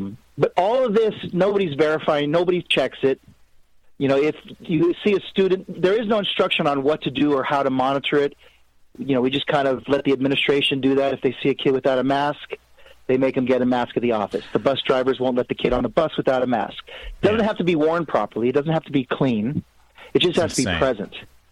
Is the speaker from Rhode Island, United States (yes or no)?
no; Las Vegas, Nevada, United States; Well, I'm from Vegas, so I don't gamble.